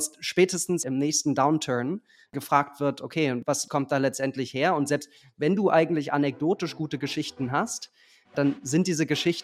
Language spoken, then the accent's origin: German; Lower Saxony, Germany; Und zwar bin ich in der Nähe von Wolfsburg groß geworden.